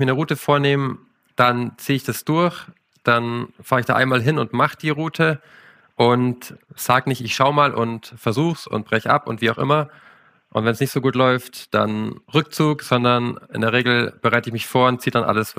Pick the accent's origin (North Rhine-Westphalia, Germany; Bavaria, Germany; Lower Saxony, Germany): Bavaria, Germany; Munich; Ich komme aus München und wohne aktuell ein bisschen südlich davon, aber habe es leider immer noch nicht geschafft, direkt in den Bergen zu wohnen.